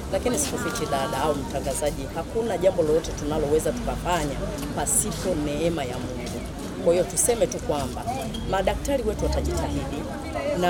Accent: Dar es Salaam, Tanzania; natokea Dar es Salaam Mbezi Luisi.

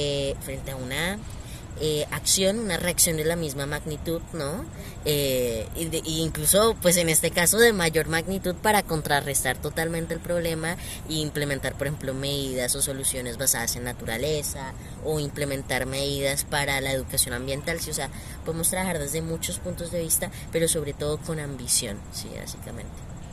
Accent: Colombia; soy de Colombia, lo menciono para dar como ese contexto, en Colombia, un país sumamente biodiverso también, crecí rodeado de naturaleza

